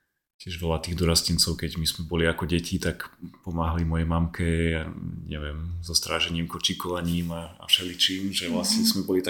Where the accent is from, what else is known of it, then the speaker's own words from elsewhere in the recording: Liptovský Hrádok, Žilina Region, Slovakia; ja pochádzam z Liptovského Hradku, z takého malého mestečka.